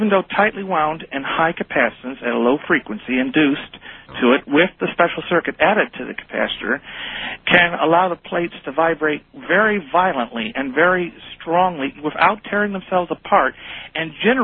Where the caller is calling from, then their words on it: Mansfield, Ohio, United States; I'm calling from Mansfield, Ohio.